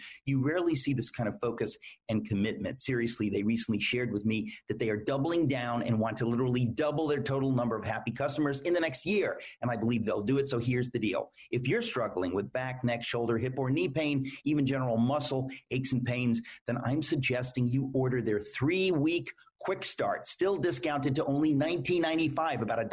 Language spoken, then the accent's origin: English; United States; And that, to me, again, as an American, is deeply offensive.